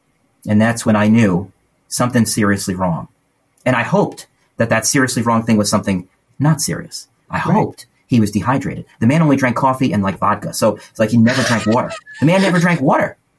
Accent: New York, United States; we're all from New York. We're lifelong New Yorkers.

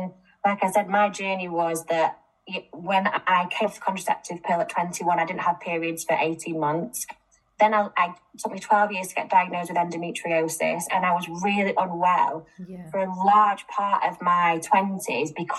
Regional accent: Manchester, North West England, United Kingdom; I am a Northerner. I'm from Manchester

